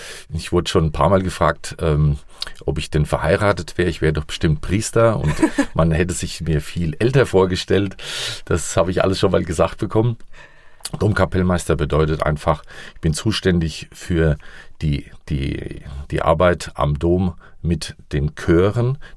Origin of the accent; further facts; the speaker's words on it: Aschaffenburg, Bavaria, Germany; now in Fulda, Germany; Ich komme aus der Gegend von Aschaffenburg, bin jetzt seit 30 Jahren hier in Fulda als Domkapellmeister und leite die Chöre am Fuldaer Dom.